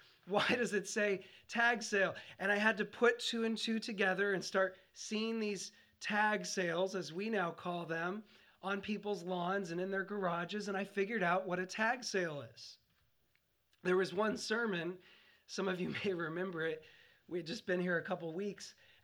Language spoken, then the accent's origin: English; the West, United States; I grew up in the West.